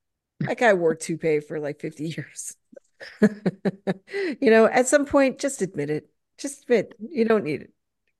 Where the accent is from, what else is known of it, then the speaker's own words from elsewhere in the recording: Rhode Island, United States; So yes, so I am Rhode Islander. I am from Rhode Island. Deal with it.